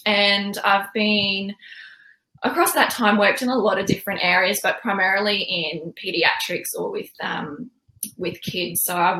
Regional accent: Queensland, Australia; accent: Australian; I live in Australia, if you can't tell by my accent.

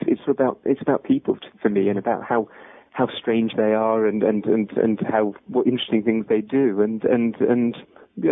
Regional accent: London, United Kingdom; And I come from London.

